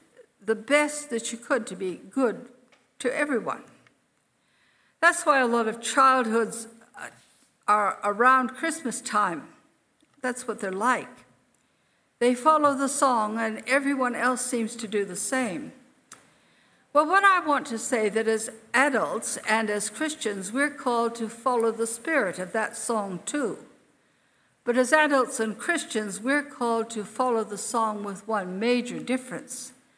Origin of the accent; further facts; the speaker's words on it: Canada; But I remember that a lot of baking was done when I grew up in Canada.